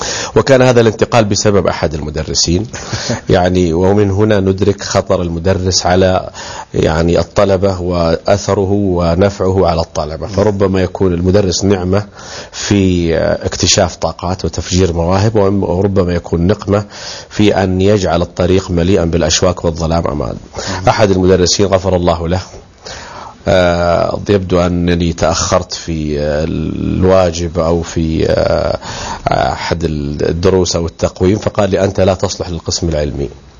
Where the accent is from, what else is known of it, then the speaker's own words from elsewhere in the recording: Riyadh, Riyadh Province, Saudi Arabia; ولدت في مدينة الرياض عام 1381 في منتصف شهر رمضان من ذلك العام.